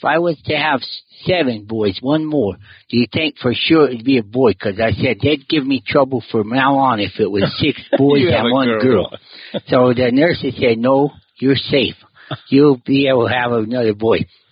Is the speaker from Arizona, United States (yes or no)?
yes; Benson, Arizona, United States; born there; Yeah. I think I was born in Benson, I'm pretty sure. Some reason in Wilcox, they didn't have it. They weren't delivering babies or something. So they told them they always said that I was born in Benson.